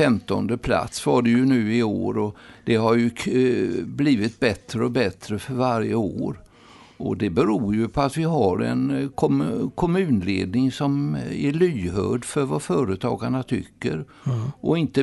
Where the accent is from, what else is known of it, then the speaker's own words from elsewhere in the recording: Fräntorp, Västra Götaland County, Sweden; Nej, jag är uppvuxen i Fräntorp.